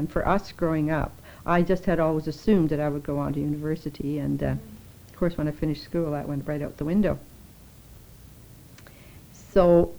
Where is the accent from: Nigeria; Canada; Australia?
Canada; Wynyard, Saskatchewan; born there; now, and I was born in Wynyard, Saskatchewan in 1913.